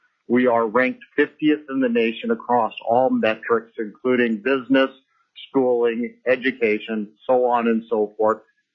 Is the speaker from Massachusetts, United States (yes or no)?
no; Big Lake, Alaska, United States; I'm from Big Lake, Alaska.